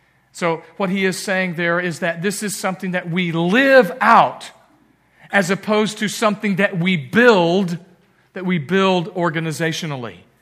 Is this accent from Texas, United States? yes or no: yes; Texas, United States; now in Indiana, United States; because he lives in Texas. I'm the Texan, and he moved down to Texas. He grew up in Indiana, and I moved up here to Indiana, right?